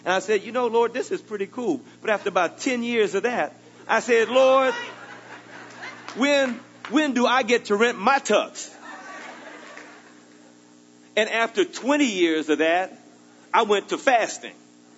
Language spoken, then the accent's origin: English; Houston, Texas, United States; also born or lived in Russia; I had the privilege of living in Russia. It's cold. I'm from Texas. I'm from Third Ward, Houston.